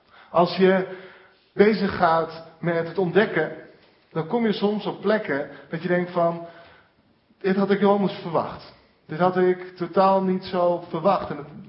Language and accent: Dutch; Emmen, Drenthe, Netherlands; Ik kom uit Emmen